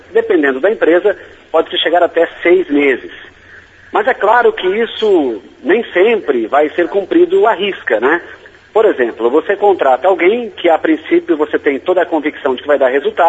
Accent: Brazil; eu sou brasileiro, mas eu tenho as minhas dúvidas

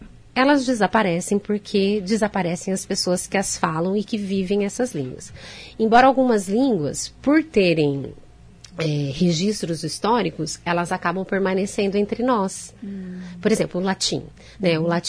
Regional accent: São Paulo, Brazil; accent: caipira; now in Maringá, Brazil; Eu sou do estado de São Paulo, então a gente costuma falar assim, que lá no interior de São Paulo, a gente fala porta, porteiro e portão.

